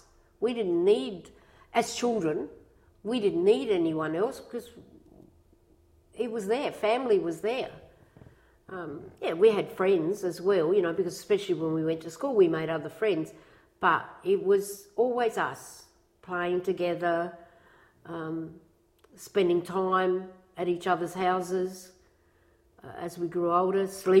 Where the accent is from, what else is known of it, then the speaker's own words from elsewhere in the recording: Australia; I said, well, I'm Australian of Italian parentage, heritage or background. Oh, okay. Why aren't you Italian? I said, because I was born here.